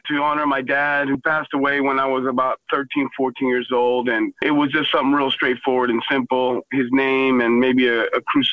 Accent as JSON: {"language": "English", "region": "Texas", "country": "United States", "said": "I'm also a Texan, you know what I mean?"}